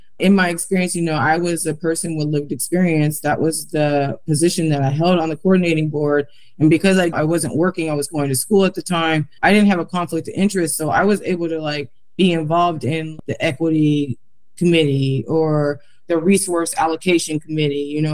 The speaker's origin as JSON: {"language": "English", "town": "Portland", "region": "Oregon", "country": "United States", "tie": "born or raised there", "said": "you mentioned that I was raised in North Portland."}